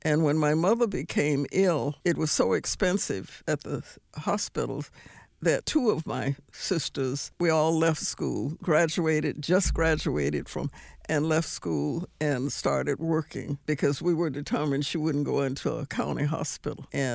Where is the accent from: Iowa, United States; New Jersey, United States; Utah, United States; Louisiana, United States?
Louisiana, United States; Monroe; moved away as an adult; Yes, I was raised in Monroe, Louisiana with four sisters, five girls in my family. And we lived there until we came here in 44.